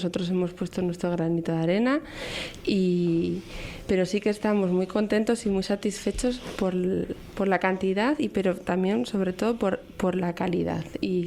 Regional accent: La Orotava, Canary Islands, Spain; yo soy de La Brotava, soy del norte

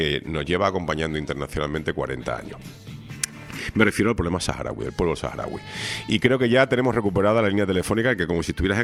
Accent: Spain; la responsabilidad que tenemos como pueblo español

